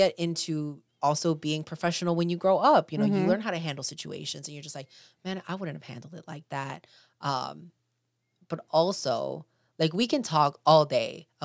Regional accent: Chicago, Illinois, United States; And you're just like, man, I feel that pride of being a Chicagoan too.

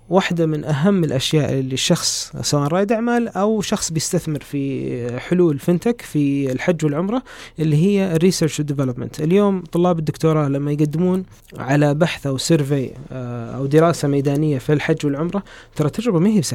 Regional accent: Saudi Arabia; احنا البحث الاجتماعي عندنا في السعودية بالعموم فيه قصور كبير

